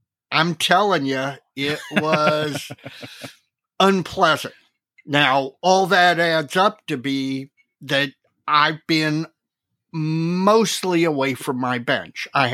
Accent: Huntington, West Virginia, United States; born there; Now, I was born in Huntington, West Virginia, so I can diss my birth state

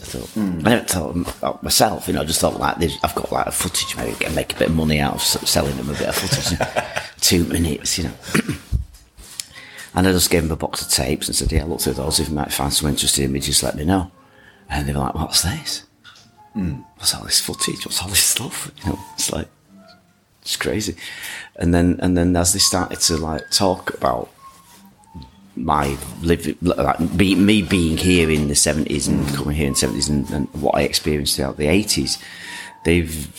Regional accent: Manchester, North West England, United Kingdom; You know, I'm from Manchester.

